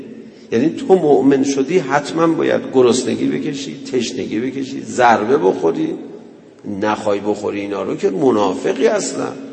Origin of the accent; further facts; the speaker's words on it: Tehran, Tehran Province, Iran; من یادم بچگی تو همین تهران یکی از مسائلی که مثلا جز مسائل روزمره بود